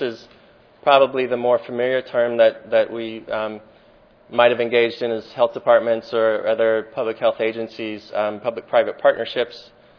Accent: Cincinnati, Ohio, United States; I'm proud to say I grew up in Cincinnati

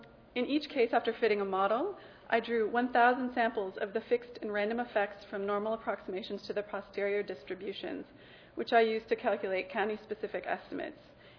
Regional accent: Wisconsin, United States; I'm going to look at Wisconsin, how the in-state Bayes ranks for mortality in my home state did.

